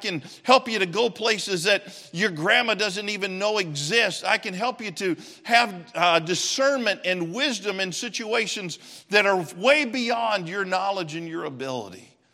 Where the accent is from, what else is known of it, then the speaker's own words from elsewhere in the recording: Clarksville, United States; I'm back in Clarksville, my hometown, last summer.